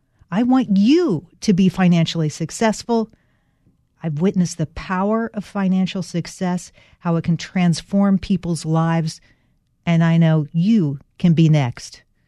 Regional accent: North Carolina, United States; I'm a coal miner's granddaughter. I'm from Western North Carolina, and we grew up in fairly tough circumstances in our family.

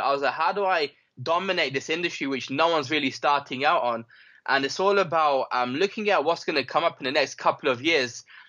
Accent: Pakistan; It's not easy being Pakistani, you know, it's not easy being a brown guy, you know.

